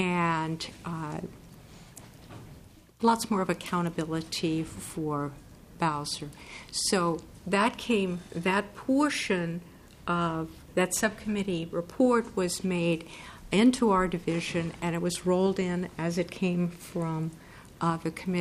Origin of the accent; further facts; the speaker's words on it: Minneapolis, Minnesota, United States; I'm from Minneapolis. Southern part of Minneapolis.